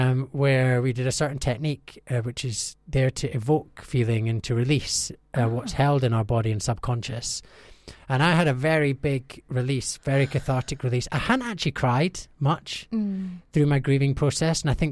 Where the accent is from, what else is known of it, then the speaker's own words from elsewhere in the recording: Scotland, United Kingdom; I'm from Scotland, so there was a bit of cultural differences as well.